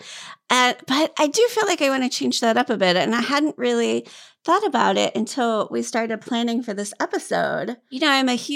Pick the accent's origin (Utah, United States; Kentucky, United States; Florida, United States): Kentucky, United States; Literally just because, I mean, I'm from Kentucky. I'm a librarian.